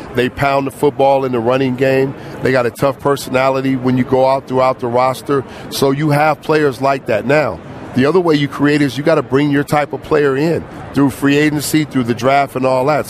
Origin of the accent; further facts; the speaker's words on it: California, United States; And, of course, the Cali came from me because I was from Cali.